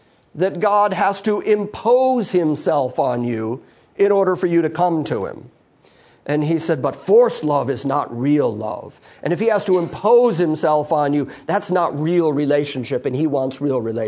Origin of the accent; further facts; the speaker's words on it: United States; first language English; For instance, I was born in America, I grew up speaking English, and therefore I do not just naturally speak Russian.